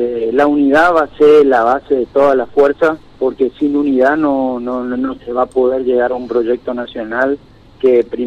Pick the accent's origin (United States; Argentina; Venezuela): Argentina; somos la nación argentina y somos orgullosamente argentinos.